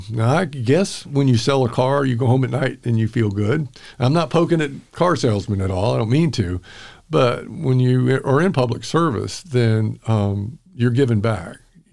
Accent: Crestview, Florida, United States; born there; I was born in Crestview. My dad was stationed at Eglin Air Force Base. My mother's family goes back to the mid-1800s in Okaloosa, in Crestview.

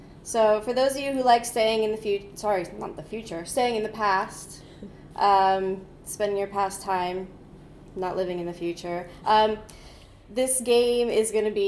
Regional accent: the South, United States; I grew up in the South, and they teach things a little bit differently there.

